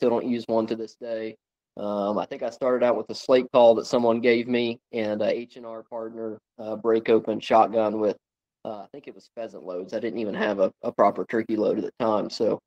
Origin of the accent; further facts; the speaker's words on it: Georgia, United States; Yeah, so I'm from North Georgia, about an hour and a half, 2 hours north of Atlanta, so Southern Appalachian Mountains. And growing up, all we did was deer hunt and squirrel hunt.